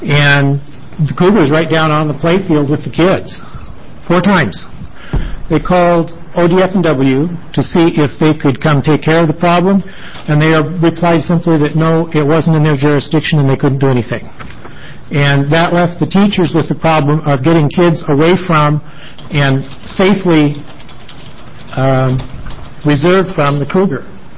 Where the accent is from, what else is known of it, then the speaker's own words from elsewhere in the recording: Roseburg, Oregon, United States; from Roseburg, Oregon. I live on a ranch.